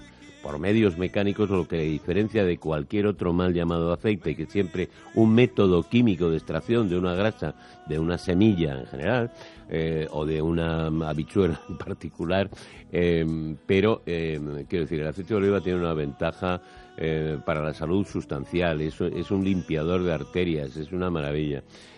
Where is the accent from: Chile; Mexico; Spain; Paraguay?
Spain; como somos españoles, ya tenemos las ventajas de la dieta mediterránea.